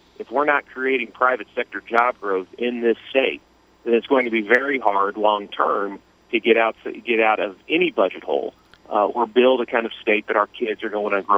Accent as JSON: {"language": "English", "town": "Tulsa", "region": "Oklahoma", "country": "United States", "tie": "born or raised there", "said": "I was raised in Tulsa, Oral Roberts University graduate, my wife and I both, so we know the district very well."}